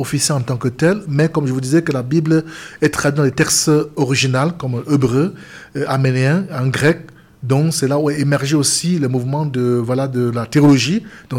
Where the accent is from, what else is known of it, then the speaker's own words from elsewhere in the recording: Cameroon; Je suis originaire du Cameroun, je ne parle pas ma dialecte, mon patois